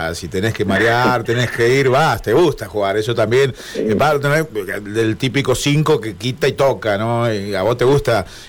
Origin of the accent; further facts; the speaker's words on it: Santa Fe, Argentina; uno como santafesino se amarga muchísimo las cuestiones que pasan. Santafesino y hombre de fútbol